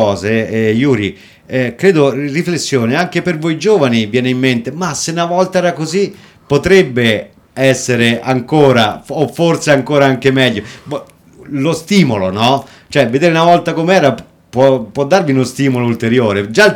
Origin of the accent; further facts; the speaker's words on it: Agordo, Veneto, Italy; vabbè, io che sono di Agordo, non lo so se posso...